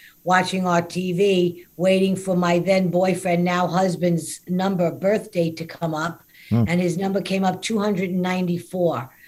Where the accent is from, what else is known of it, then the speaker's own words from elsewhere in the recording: Whitestone, New York, United States; I grew up, I'm 68 years old, Brian. I grew up in Whitestone. I still reside in Whitestone.